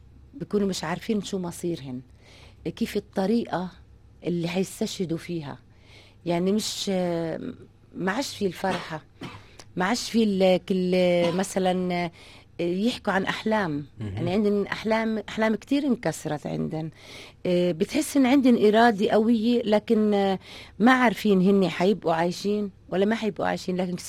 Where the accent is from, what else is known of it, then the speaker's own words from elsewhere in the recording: Tunisia; اهلي في تونس اخواتي، بعدين روحوا سنه 94 مع الفلسطينيين اللي طلعوا، لكن أنا بقيت لحالي هنا، ظليت في تونس متزوجة وقاعدة في تونس، فما روحتش معاهن.